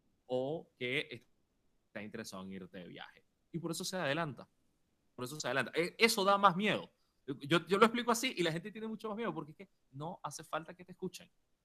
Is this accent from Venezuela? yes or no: yes; Venezuela; ¿Cómo es la ley de protección de datos en mi país? En Venezuela eso no lo tenemos.